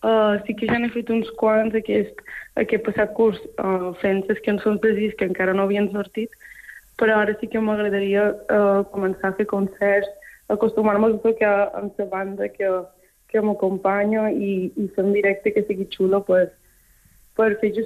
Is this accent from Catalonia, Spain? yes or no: no; Manacor, Balearic Islands, Spain; que tenen un parell d'anys més que jo i som també de Manacor